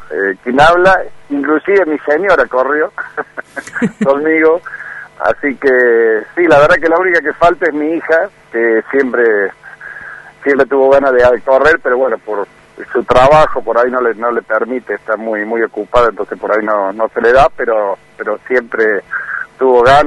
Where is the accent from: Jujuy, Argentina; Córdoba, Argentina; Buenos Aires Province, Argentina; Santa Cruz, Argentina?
Córdoba, Argentina; Río Segundo; yo soy oriundo de Córdoba, de un pueblo que se llama Río Segundo